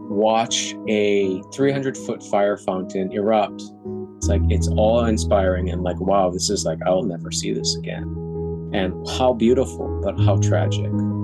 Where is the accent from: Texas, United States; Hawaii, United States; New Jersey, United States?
Hawaii, United States; I'm not Hawaiian, but I'm born and raised here, but the local culture here and the Hawaiian culture, the connection to place and space is